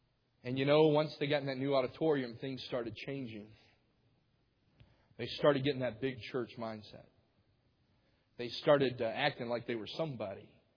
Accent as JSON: {"language": "English", "region": "the South", "country": "United States", "said": "I'm from the South. I can't call you by the first name."}